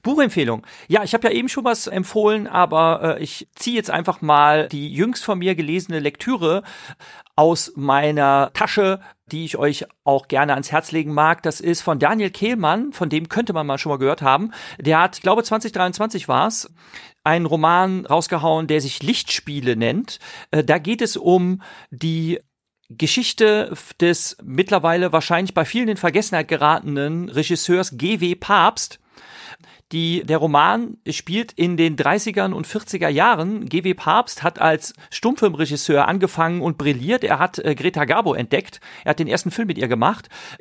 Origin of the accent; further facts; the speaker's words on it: Rhineland, Germany; Ich komme aus dem Rheinland und der Dialekt, der in meinem Heimatort gesprochen wird, der ist dem kölschen Dialekt sehr artverwandt. Also ich kann Kölsch fließend verstehen